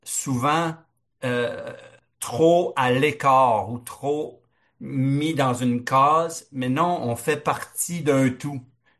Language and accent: French; Kedgwick, New Brunswick, Canada; Moi, je suis originaire de Kedgwick.